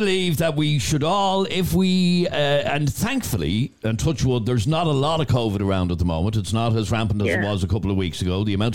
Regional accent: Ireland; Irish say, you'll be grand, and by this time next week you'll be over it.

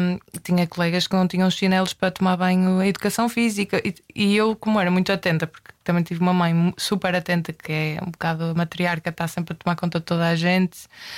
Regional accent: Resende, Norte, Portugal; E eu cresci em Rezende. Eu sou filha de um professor de educação física e neta de professor de educação física e sobrinha de professor de educação física.

